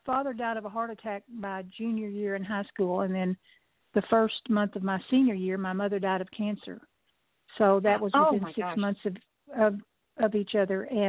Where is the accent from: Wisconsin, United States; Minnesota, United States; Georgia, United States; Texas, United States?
Texas, United States; Hamilton; born there; I was born in Hamilton, Texas, which is a small town about, it's between Brownwood and Waco